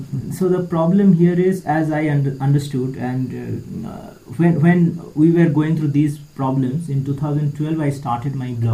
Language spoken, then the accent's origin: English; West Bengal, India; No, no, I am from Bengal, but...